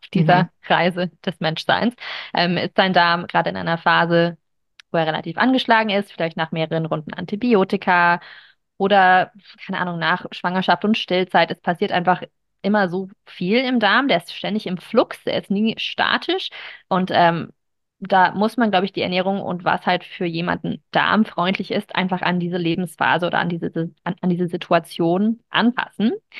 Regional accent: United States; Ich bin ja auch ursprünglich Amerikanerin

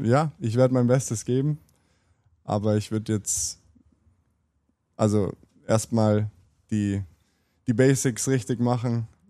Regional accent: Trentino-Alto Adige, Italy; Ich bin da in der Nähe aufgewachsen. Ritten ist zwar eher in Konkurrenz mit Bozen, also mein Heimatverein

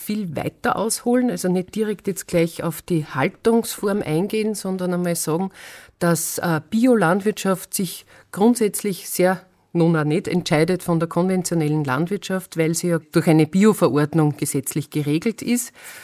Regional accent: Austria; Das ist ein sehr geringer Prozentsatz bei uns in Österreich.

